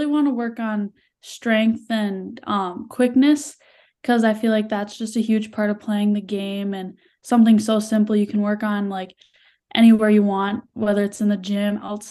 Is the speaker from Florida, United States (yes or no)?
no; Painesville, Minnesota, United States; Yeah, so I'm from Painesville. It's a super small town in between like St. Cloud and Wilmer in Minnesota. It's made up about like 2,000 people.